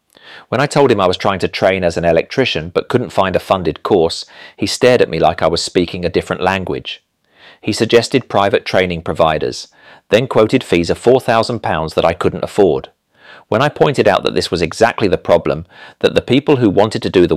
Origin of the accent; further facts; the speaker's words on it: St Leonards, South East England, United Kingdom; I grew up in St. Leonard's, watching my mum clean the same holiday flats every week.